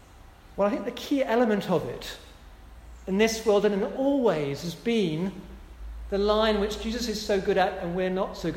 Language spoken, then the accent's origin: English; London, United Kingdom; I grew up in London in the 70s when there were bombs going off in London, in Manchester, in Birmingham.